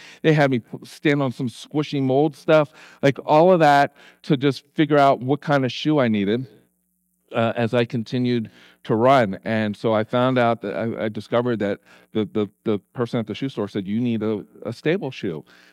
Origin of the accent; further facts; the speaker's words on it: Pennsylvania, United States; See, I grew up in the Philadelphia area, the East Coast, and when I first came to Colorado to pastor my first church